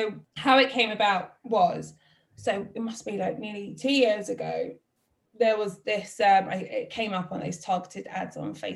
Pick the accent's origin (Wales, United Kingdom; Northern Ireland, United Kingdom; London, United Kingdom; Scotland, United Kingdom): London, United Kingdom; So my dad's Israeli, my mum's Brazilian, but we were born and raised in London. With no family. Like, I don't have a single soul in London or family.